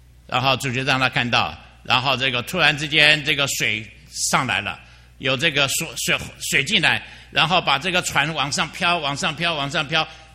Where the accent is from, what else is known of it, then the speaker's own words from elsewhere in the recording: Taiwan; also born or lived in Qingdao, China; 我是生在青岛的，然后和在座很多人一样，解放到台湾，然后在台湾长大的。我初中二年级把自己献给主